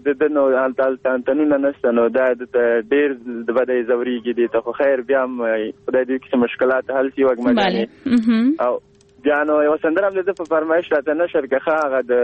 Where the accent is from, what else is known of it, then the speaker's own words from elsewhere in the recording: Kabul, Afghanistan; born there; زه دلته څه په دې ټولنه کې پیدا شوی ما په کابل کې دی سبس کې نو زما کوچیتوب مې نه ده لیدلی